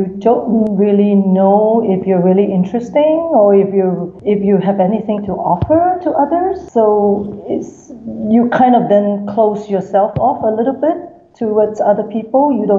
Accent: Singapore; I'm a Singaporean Chinese.

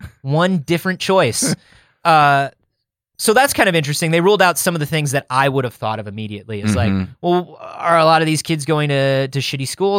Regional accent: Florida, United States; I grew up in Florida. I looked dumb until, once again, I was 25 years old.

